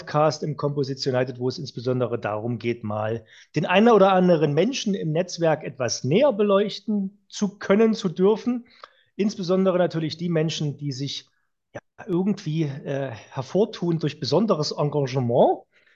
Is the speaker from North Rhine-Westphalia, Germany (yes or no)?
no; Freiberg, Saxony, Germany; du bist genauso wie ich eigentlich gebürtiger Sachse aus Freiberg.